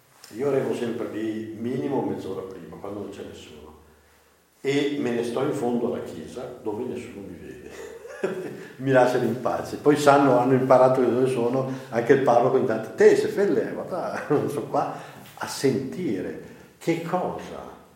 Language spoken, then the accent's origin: Italian; Mozzanica, Lombardy, Italy; born there; Sono nato a Mozzanica, attaccato al santuario di Caravaggio.